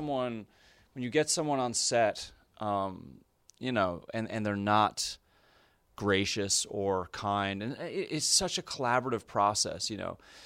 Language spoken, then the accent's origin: English; Canada; Well, I'm a fan of Canadians. As a Canadian, I'm a fan of Canadians.